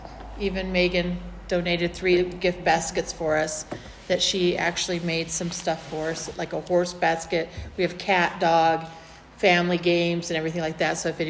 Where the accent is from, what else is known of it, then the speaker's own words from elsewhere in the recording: Sandy Valley, Nevada, United States; I am from Sandy Valley. I live in Sandy Valley.